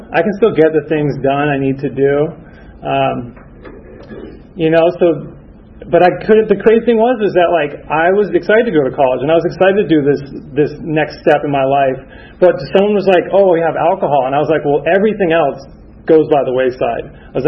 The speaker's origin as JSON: {"language": "English", "region": "Northern United States", "country": "United States", "tie": "born or raised there", "said": "I grew up in the North, so I'm a Yankee, but now I'm a damn Yankee because I met a girl and I'm staying down here, so you guys can't get rid of me."}